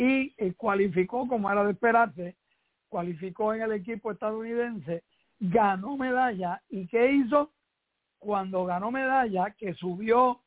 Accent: Puerto Rico; somos puertorriqueños, aunque hayamos nacido en la luna.

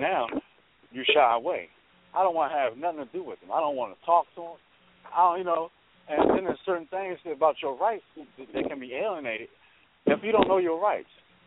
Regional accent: Virginia, United States; You know, I'm from Virginia, so you got, you know, the good old white boy cops and stuff like that.

